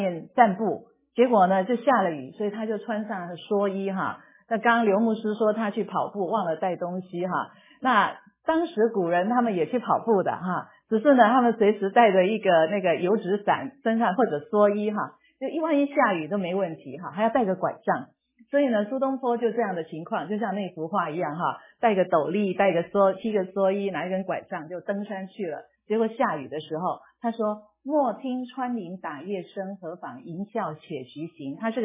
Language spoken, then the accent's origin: Chinese; China; 古诗哈有一些地方就是会帮助我们中国人一读这些诗就有一些感受